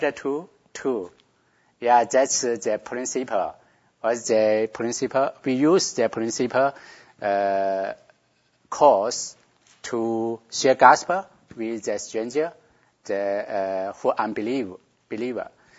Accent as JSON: {"language": "English", "town": "Guangzhou", "region": "Guangdong", "country": "China", "second_language": "English", "moved": "yes", "said": "I came from China, in Canton, Guangzhou. Yeah, when I was in Guangzhou, and there's a missionary from America"}